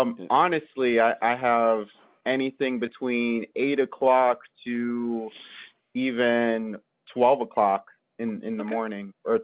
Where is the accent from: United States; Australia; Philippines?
Philippines; What a coincidence. I'm Filipino as well, and my mom is actually just coming back.